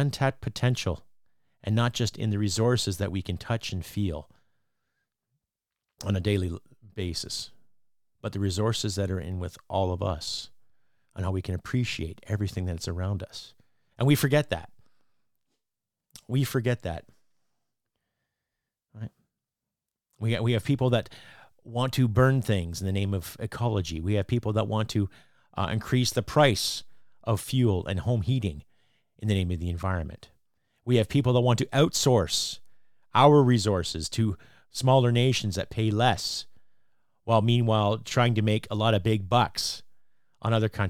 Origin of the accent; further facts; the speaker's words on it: Canada; But as a Canadian, as a patriot, as a veteran, as a lover of this fucking great land, I am ashamed of that.